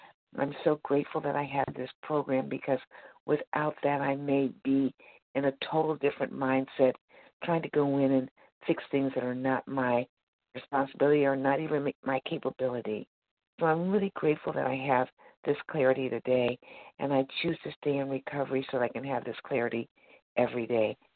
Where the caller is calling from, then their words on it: Missouri, United States; I'm calling from Missouri.